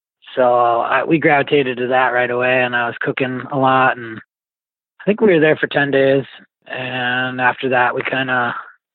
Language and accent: English; Madison, Wisconsin, United States; Madison, Wisconsin's my hometown.